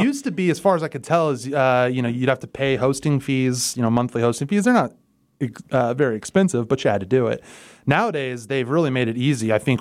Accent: Wichita, Kansas, United States; Well, we're all from Wichita.

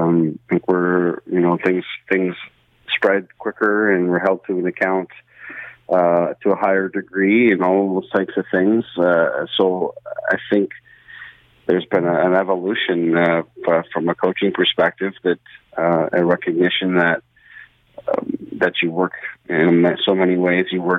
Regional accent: Brampton, Ontario, Canada; I grew up in Brampton, Ontario myself

